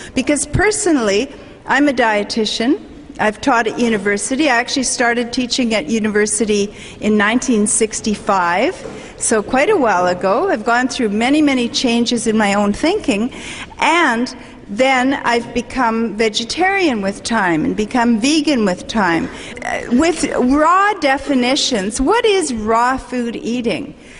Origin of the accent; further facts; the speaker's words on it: Canada; I'm from Canada, but I've been many, many places